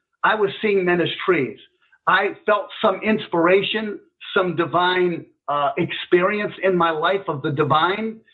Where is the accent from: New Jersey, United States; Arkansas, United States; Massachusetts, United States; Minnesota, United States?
Massachusetts, United States; Worcester; By the way, I grew up in Worcester, Massachusetts, which is the second most populated city in New England.